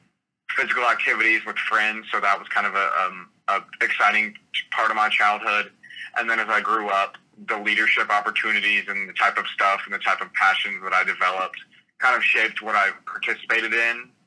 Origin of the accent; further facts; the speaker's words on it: San Antonio, Texas, United States; born there; so I was born in San Antonio on an Air Force base.